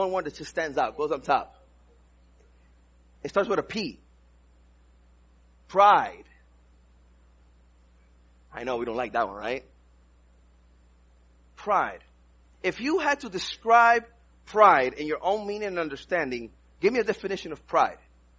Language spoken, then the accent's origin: English; New York City, New York, United States; also born or lived in Dominican Republic; I'm from the Dominican Republic, grew up in New York City